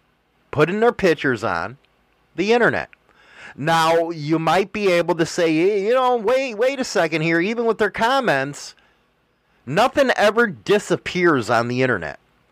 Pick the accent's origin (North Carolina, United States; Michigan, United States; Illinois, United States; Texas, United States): Illinois, United States; Chicago; I always say outfit because I'm from Chicago